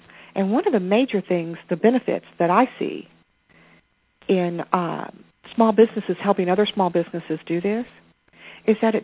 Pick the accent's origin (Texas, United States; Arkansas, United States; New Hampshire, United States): Arkansas, United States; I think I told you guys that I was from Arkansas. Now, Arkansas is the home of Walmart.